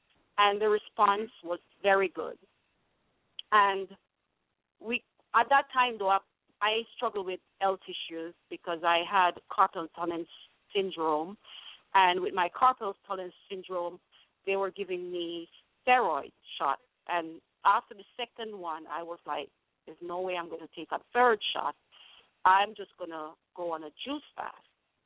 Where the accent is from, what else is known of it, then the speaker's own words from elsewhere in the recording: Jamaica; also born or lived in England; oh, growing up in Jamaica, mostly everything was organic, and we took it for granted. And in England, I didn't hear GMO and all that.